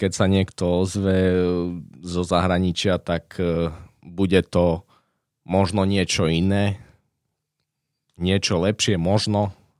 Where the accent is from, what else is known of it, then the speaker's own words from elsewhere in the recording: Prešov, Prešov Region, Slovakia; tým, že som bol z Prešova, tam v tých mládežníckych kategóriách sme neboli až takí dobrí